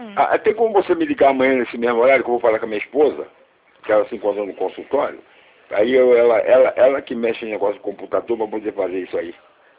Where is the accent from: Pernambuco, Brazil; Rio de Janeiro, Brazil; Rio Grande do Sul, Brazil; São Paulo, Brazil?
Rio de Janeiro, Brazil; eu sou do Rio.